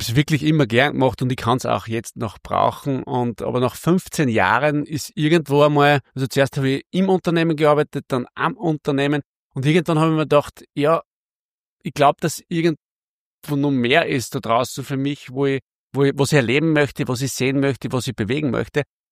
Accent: Bad Leonfelden, Upper Austria, Austria; ich bin in Oberösterreich geboren, genau gesagt in Bad Leonfelden im schönen Mühlviertel und bin da geboren, habe mich dort verliebt in dieselbe Traumfrau, die ich noch immer zur Frau haben darf, habe dort ein kleines Häuschen mit drei Kindern gefüllt und ja, waschechter Oberösterreicher.

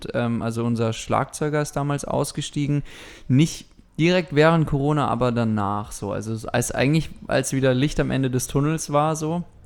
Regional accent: Austria; also born or lived in Heidelberg; Also ich kann ein bisschen Badisch babble auch und so. Da habe ich gewohnt, bis ich 10 war ungefähr. Und dann bin ich nach Österreich gezogen. Und dort bin ich dann zur Schule gegangen und habe Matura bzw. Abi dort gemacht.

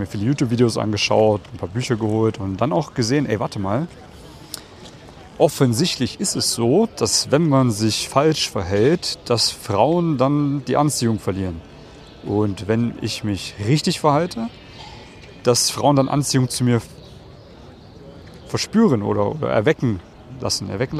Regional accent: East Germany, Germany; Ich komme ja aus Ostdeutschland, aus einem Kuhkaff, wo die Leute nicht so viel Geld haben. Meine Großeltern sind geflüchtet aus dem Krieg

